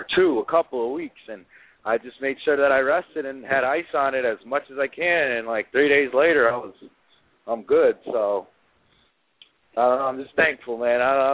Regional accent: Connecticut, United States; now in Atlanta, United States; No, I moved to Atlanta to train. I'm from Connecticut, and I moved to Atlanta like 5 years ago to train at the WWE 4.

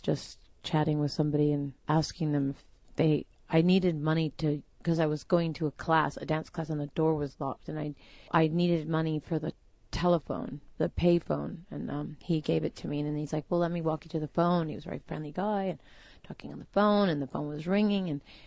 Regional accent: Michigan, United States; hi, I'm from Michigan.

